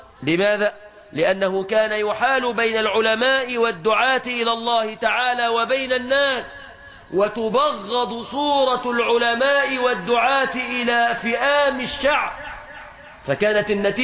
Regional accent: Egypt

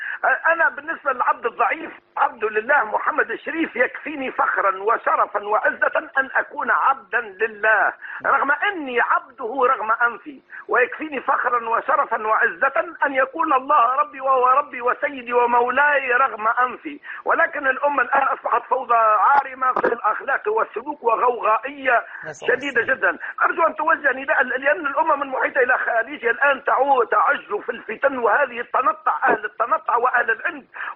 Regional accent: Tunisia; من تونس، سعدت كثيرا لطرحك هذا الموضوع

